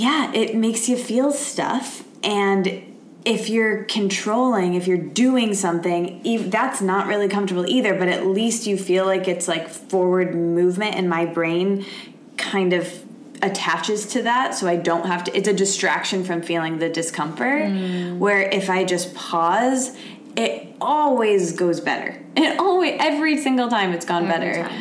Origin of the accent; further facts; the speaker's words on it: Midwest, United States; I used to hear that because of how I grew up. I'm like from the Midwest.